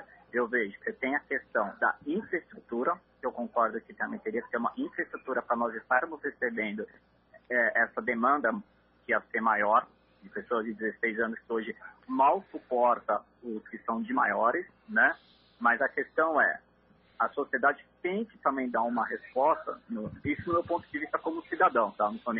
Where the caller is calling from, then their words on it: São Paulo, Brazil; Eu sou de São Paulo, mas hoje eu estou ouvindo o programa via internet aqui da cidade de Uberlândia.